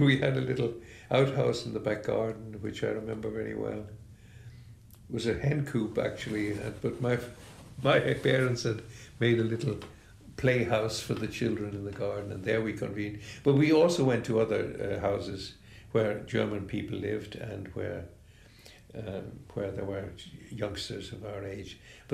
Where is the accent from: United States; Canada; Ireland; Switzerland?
Ireland; Dublin, Leinster; And I grew up in Ireland because we moved there in 1927. I was born in 1922, so that I'm now 79 almost, not quite. I was 5 when we moved over to Dublin.